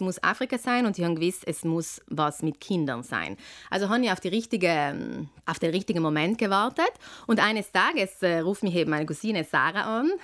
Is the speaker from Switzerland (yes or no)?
no; Trentino-Alto Adige, Italy; wo man vielleicht als Südtiroler, wenn man den jeden Tag sieht, ist man sich dessen nicht mehr so bewusst.